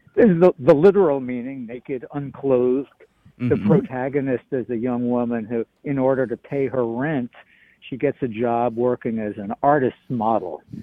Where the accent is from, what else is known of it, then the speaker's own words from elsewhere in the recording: New York City, New York, United States; Yes, that's right. The big island, yes, Manhattan Island.